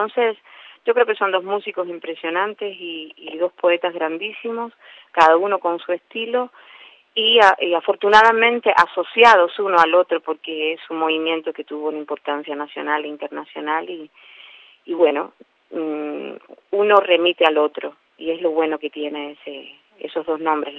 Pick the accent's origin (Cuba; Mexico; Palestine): Cuba; also born or lived in Barcelona, Spain; Francamente, esté donde estés, me siento súper cubana y muy vinculada a mi cultura.